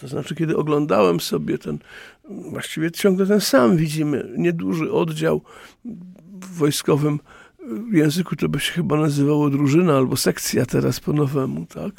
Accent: Bytom, Silesian Voivodeship, Poland; Ja akurat jestem rodem z Miechowic, to jest taka dzielnica Bytomia

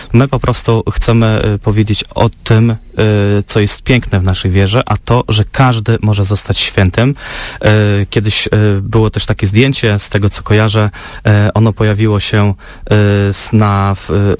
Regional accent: Podlaskie Voivodeship, Poland; jestem zwykły chłopak z Podlasia

